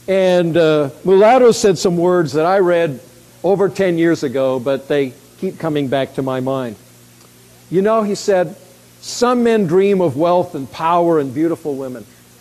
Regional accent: Pacific Northwest, United States; I grew up in the Pacific Northwest. I never dreamed about water, except maybe the rain would stop at a particular time of the year.

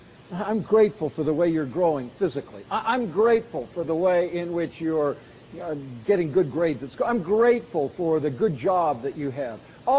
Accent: Canada; Now, I know this isn't a California illustration, but I grew up in Canada, and this gets pretty relevant.

